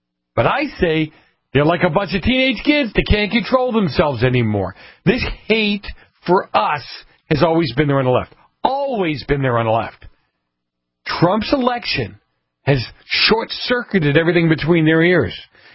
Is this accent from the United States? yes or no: yes; Boston, Massachusetts, United States; But I grew up in Boston, and I grew up in downtown Boston, okay? In the north end of Boston, when the mafia had a lot of influence.